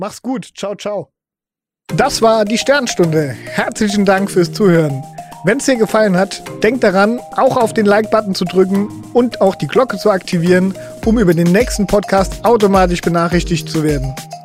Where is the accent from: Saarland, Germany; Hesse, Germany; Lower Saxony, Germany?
Saarland, Germany; born there; Ich bin gebürtig aus dem Saarland. Es kann durchaus sein, dass ich das ein oder andere Mal in einen Dialekt verfalle